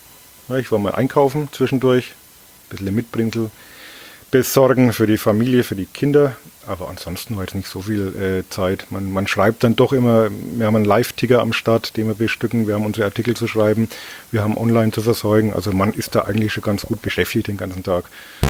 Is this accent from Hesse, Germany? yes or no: no; Bavaria, Germany; Also ich bin ja aus Oberfranken und da sagt man einen Butter.